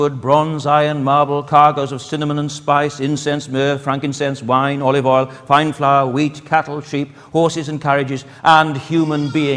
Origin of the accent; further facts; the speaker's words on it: Wales, United Kingdom; grateful as I am for my upbringing and my family background and being Welsh and everything that's involved in that, all the influences in my childhood and upbringing